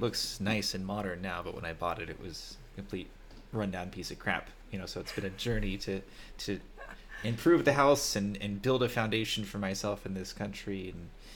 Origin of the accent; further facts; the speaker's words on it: California, United States; moved away as an adult; I am American. I'm from California. I spent a long time traveling, basically since I turned 18. I've been to about 50 countries at this point.